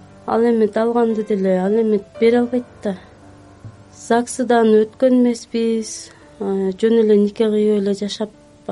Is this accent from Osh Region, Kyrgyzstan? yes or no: no; Terek-Suu, Jalal-Abad Region, Kyrgyzstan; born there; now in Bishkek, Kyrgyzstan; Токтогул районунун Терексуу айылында туулгам. 35 жаштамын.